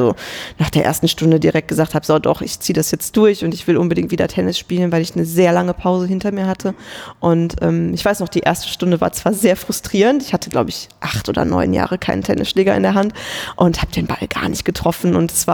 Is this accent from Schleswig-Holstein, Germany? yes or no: no; Kevelaer, North Rhine-Westphalia, Germany; ich war damals im Verein TC Grün-Weiß Kevela. Das ist der Ort, in dem ich geboren wurde, wo ich herkomme. Das ist am Niederrhein.